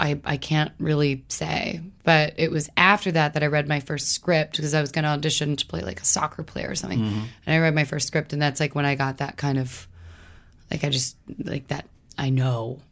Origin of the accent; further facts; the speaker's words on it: Louisville, Kentucky, United States; born there; I was born in Louisville, Kentucky.